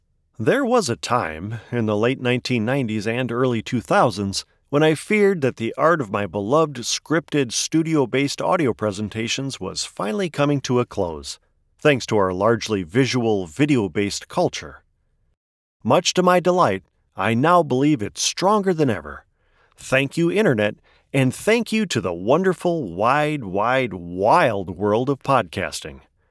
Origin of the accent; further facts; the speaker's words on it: Wisconsin, United States; I've been interested in voiceover work since I was a young boy growing up in Wisconsin.